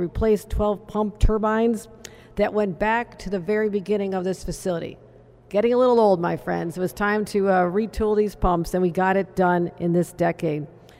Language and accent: English; New York, United States; it's such a point of pride for me to know that in my home state of New York, we have been leading the way for generations.